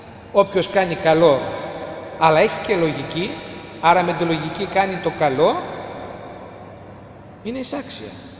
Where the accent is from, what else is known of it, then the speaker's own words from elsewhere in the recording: Macedonia, Greece; Εμείς γεννηθήκαμε, μεγαλώσαμε στην Ελλάδα, ποτιστήκαμε με τη διδασκαλία της Ελλάδος και αυτά πιστεύουμε, αυτά πρεσβεύουμε. Και αν κάποιος μας πει ότι παραδείγματος χάρη δεν είμαστε Μακεδόνες, ούτε αλίμονο.